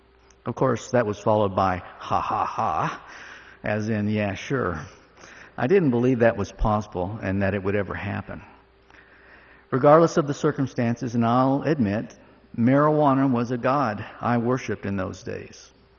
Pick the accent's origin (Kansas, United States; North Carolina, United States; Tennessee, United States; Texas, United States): Texas, United States; I was raised in Texas into an assimilated home where my mother was an abject atheist, but my father actually exposed my older sister, younger brother, and myself to Christianity when we were young